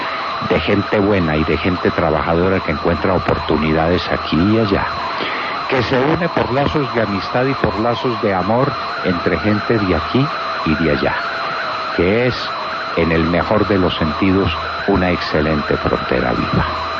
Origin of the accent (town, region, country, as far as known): Colombia